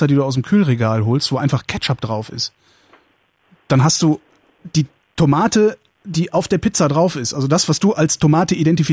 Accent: West Germany, Germany; Meine Kindheit war garantiert im Westen.

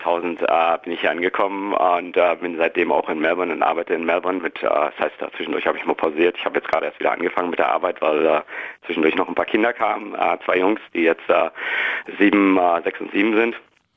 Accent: Berlin, Germany; now in Australia; weil ich bin immer in Berlin groß geworden.

